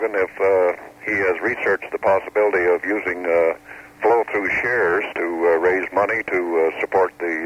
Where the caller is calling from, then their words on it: Yukon, Canada; I'm calling from the South Klondike, Bud Twiggs Resort on the South Klondike Highway.